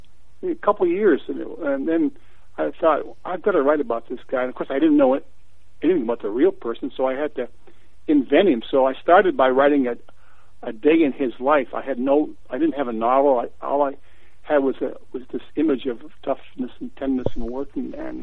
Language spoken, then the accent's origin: English; Keene, New Hampshire, United States; I came back from graduate school at Stanford to my hometown of Keene so my wife could finish her education.